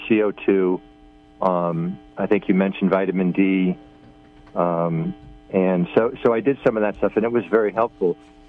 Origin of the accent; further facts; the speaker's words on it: Long Island, New York, United States; from Long Island.